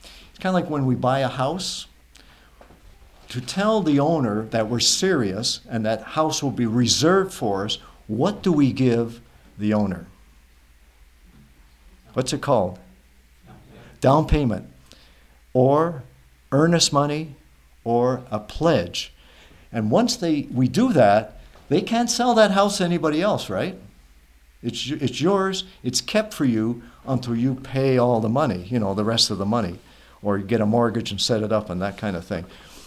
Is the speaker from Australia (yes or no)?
no; Canada; also born or lived in England; I was born in England, but my parents immigrated when I was a young boy to Canada. So I became a Canadian citizen, English citizen, then a Canadian citizen, grew up in Canada.